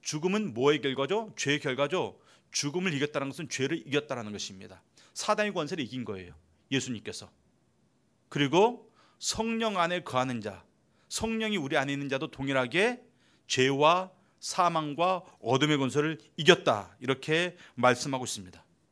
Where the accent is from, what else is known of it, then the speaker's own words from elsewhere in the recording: South Korea; 그래서 내가 어디서 어떤 삶을 살아도 저는 한국 사람이에요.